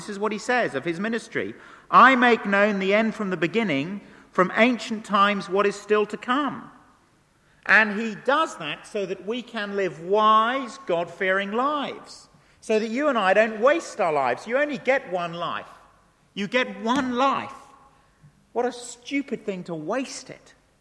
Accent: England, United Kingdom; I have to say, speaking as an English snob as I watched it, that I wrote him off.

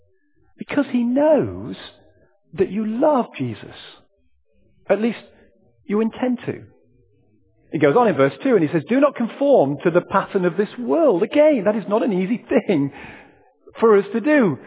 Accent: United Kingdom; We always talk about the weather as British people.

